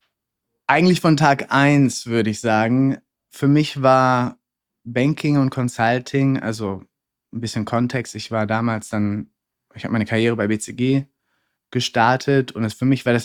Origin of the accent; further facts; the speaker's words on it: Bochum, North Rhine-Westphalia, Germany; Ich komme tatsächlich aus dem Pott, aus Bochum.